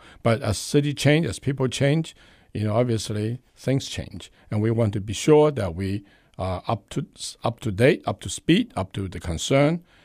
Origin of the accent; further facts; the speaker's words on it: Hong Kong; also born or lived in China; now in Bellevue, United States; I came from another country. I was born in China, raised in Hong Kong, came to the United States